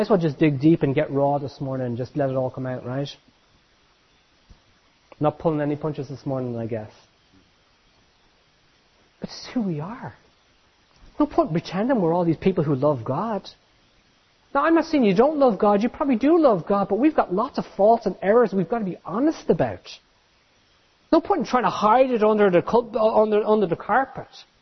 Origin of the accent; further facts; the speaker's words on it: Ireland; Irish people are allowed to do this. Nobody else can stand up and say this. I'm Irish, I can say it, right?